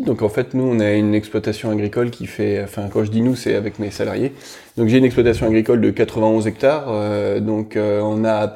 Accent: Hauts-de-France, France; also born or lived in Normandy; Moi je suis flamand d'origine, donc à côté de Lille, au pied des monts des Flandres en France. Et j'ai vécu une partie de ma vie en Normandie. Et puis petit à petit, je migre au sud. Donc maintenant, me voilà arrivé en Anjou, à Beaujon-d'Anjou.

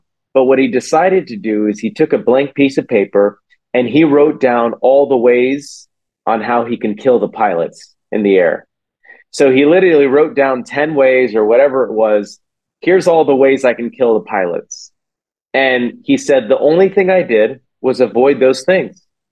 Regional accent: California, United States; I grew up in Silicon Valley, right? And everybody's in technology and entrepreneurs

